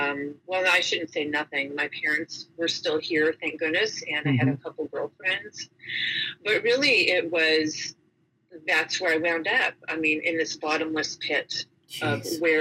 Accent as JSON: {"language": "English", "town": "San Diego", "region": "California", "country": "United States", "tie": "born or raised there", "said": "I grew up here in San Diego. Very uneventful childhood with a mom and a dad and a dog and in the suburbs"}